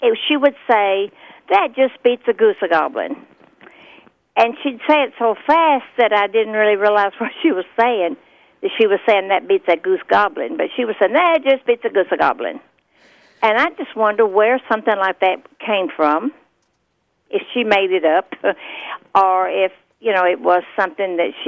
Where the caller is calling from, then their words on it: Azle, Texas, United States; I'm calling from Azle, Texas.